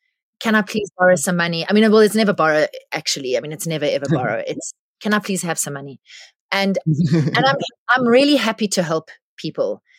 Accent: St Michael's, KwaZulu-Natal, South Africa; also born or lived in Pietermaritzburg / Shelly Beach; I grew up in the South Coast, in a little place called St. Michael's.

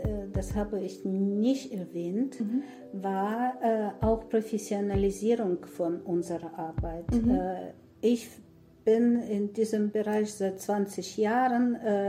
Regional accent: Kharkiv, Kharkiv Oblast, Ukraine; German is a second language; moved away as an adult; now in Germany; Ich bin in der Ukraine geboren, ich bin mit 35 nach Deutschland gekommen.

